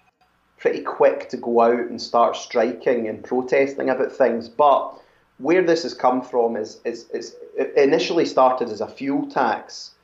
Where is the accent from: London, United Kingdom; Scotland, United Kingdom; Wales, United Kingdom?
Scotland, United Kingdom; And you know, I'm Scottish, you know, and I'm a unionist.